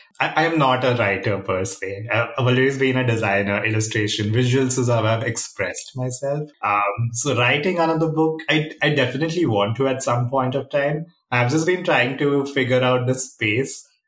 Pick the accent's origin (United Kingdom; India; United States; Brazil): India; Mumbai, Maharashtra; So I was visiting my hometown in Bombay a week back